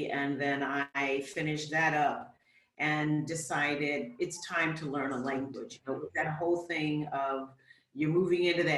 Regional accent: Cleveland, Ohio, United States; moved away as an adult; also born or lived in Miami; now in Spain; Originally, I grew up in Ohio. So originally, I'm from Cleveland, Ohio, Midwest. Yeah, before moving to Spain, I was in Miami for about 35 years.

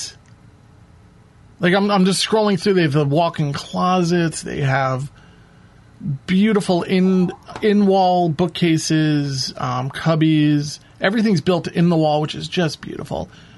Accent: New York, United States; Growing up in New York, and it sounds like you had a similar kind of upbringing, you're just friends with everybody.

